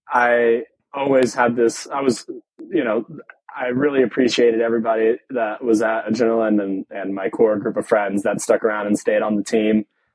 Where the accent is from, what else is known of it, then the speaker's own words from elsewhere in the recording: Suwanee, Georgia, United States; I grew up in Suwanee, Georgia, which is a suburb that's like 30 minutes north of Atlanta.